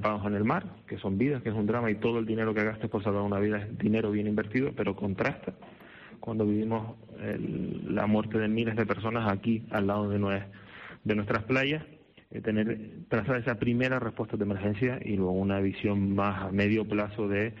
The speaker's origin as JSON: {"language": "Spanish", "region": "Canary Islands", "country": "Spain", "said": "uno de los principales retos que nos atañe como ciudadanos canarios, españoles y europeos."}